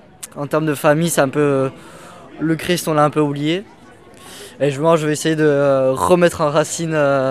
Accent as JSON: {"language": "French", "town": "Ustaritz", "region": "Nouvelle-Aquitaine", "country": "France", "said": "je suis de Ustaritz, dans la paroisse d'Ustaritz."}